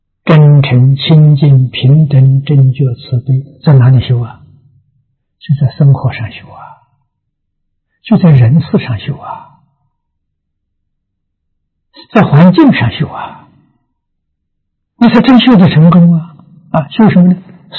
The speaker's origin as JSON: {"language": "Chinese", "country": "China", "said": "我们中国人讲没有成见"}